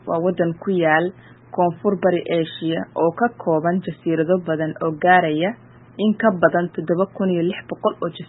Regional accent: Bosaso, Bari, Somalia; moved away as an adult; now in Philippines; waxaana ku dhashay oo aan ku barbaaray magaalada Boosaaso, caasimadda gobolka Bari, halkaas oo aan waxbarashadii aasaasiga ahna ku soo qaatay isla magaalada Boosaaso.

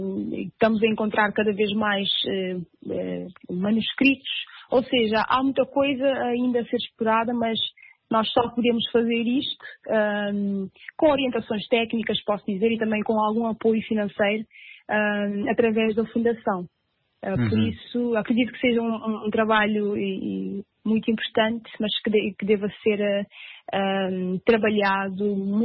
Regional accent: Cape Verde; como cabo-verdiana, como uma jovem que também nasceu dentro da dança

